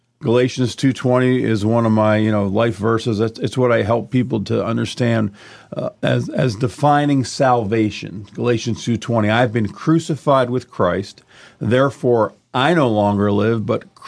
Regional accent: New Jersey, United States; New Jersey.

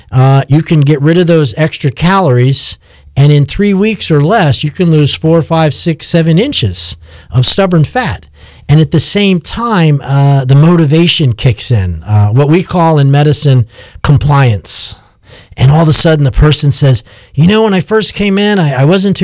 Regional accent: Massapequa, New York, United States; I'm from New York. I lived in a fairly Italian neighborhood called Massapequa in Long Island.

